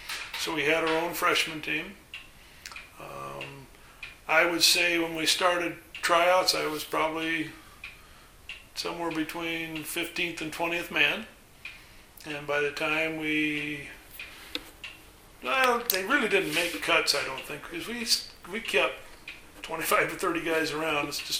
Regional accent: Junction City, Oregon, United States; up for my 18 years in Junction City, Oregon. It's a small farming community 15 miles from Eugene.

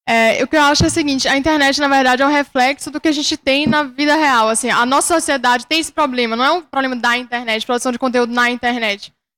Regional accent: Bahia, Brazil; eu também não sou daqui, sou da Bahia.

